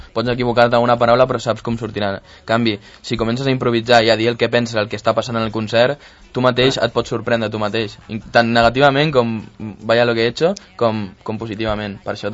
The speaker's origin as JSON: {"language": "Catalan", "town": "Sant Cugat", "region": "Catalonia", "country": "Spain", "tie": "born or raised there", "said": "a mi m'agrada dir que soc de Sant Cugat perquè he crescut aquí"}